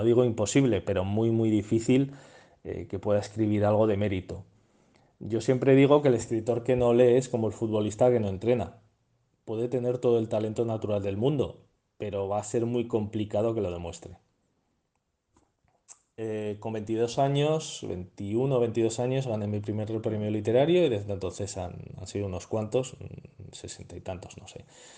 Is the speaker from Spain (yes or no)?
yes; Zaragoza, Aragon, Spain; born there; nací en Zaragoza hace ya unos cuantos años, tantos como 45 para 46, este agosto, nací en el 77 concretamente